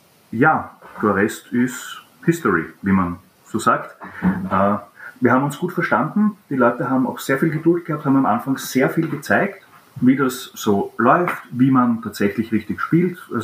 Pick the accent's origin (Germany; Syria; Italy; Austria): Austria; Vienna; wir sind Wiener aus Österreich